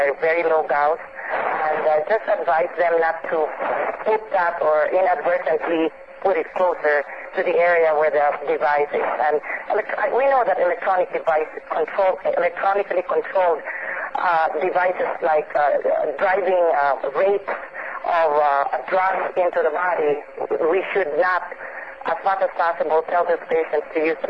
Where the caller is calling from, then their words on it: Tacoma, Washington, United States; Okay, I'm calling from Tacoma, Washington.